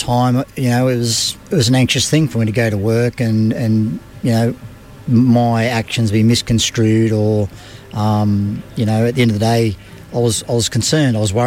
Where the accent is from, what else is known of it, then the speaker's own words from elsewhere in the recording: Mackay, Queensland, Australia; I'm from Mackay.